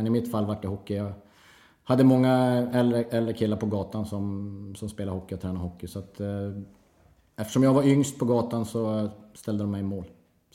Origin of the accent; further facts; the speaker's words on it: Kiruna, Norrbotten County, Sweden; Född och uppvuxen i Kiruna.